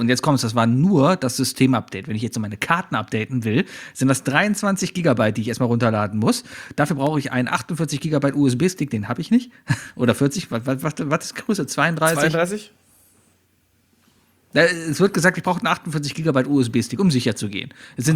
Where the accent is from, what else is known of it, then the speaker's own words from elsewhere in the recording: Cologne, North Rhine-Westphalia, Germany; Als Kölner